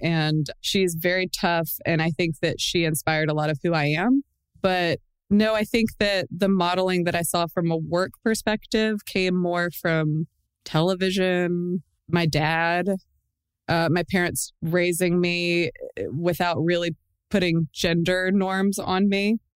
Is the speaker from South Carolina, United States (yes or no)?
yes; Hardeeville, South Carolina, United States; also born or lived in Turkey; I grew up in Hardeeville, South Carolina on a farm. I spent my summers in Turkey. So my dad's Turkish and my mom is very Southern